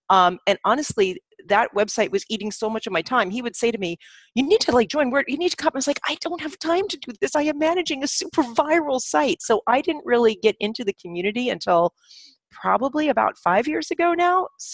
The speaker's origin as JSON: {"language": "English", "region": "New Jersey", "country": "United States", "also_born_or_lived": "New York", "lives_now": "Philadelphia, United States", "said": "I am originally from New Jersey and New York. And now I live in Philadelphia, Pennsylvania"}